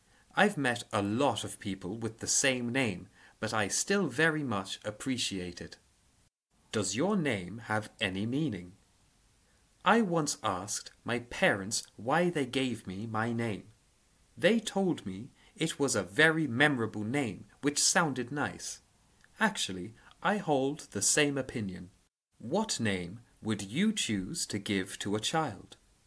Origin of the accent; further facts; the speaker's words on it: China; in my hometown, Xiao Tong is a very common name, but I don't see it in other places. This is because China is very big